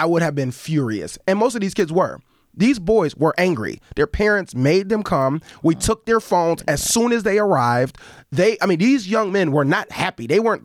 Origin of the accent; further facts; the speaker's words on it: Buffalo, New York, United States; I grew up in Buffalo. I grew up in Central Park over by Bennett High School, which is the hood, right?